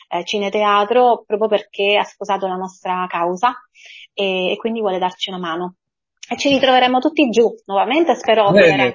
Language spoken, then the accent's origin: Italian; Trapani, Sicily, Italy; Trapani è la mia città, sono nata e cresciuta a Trapani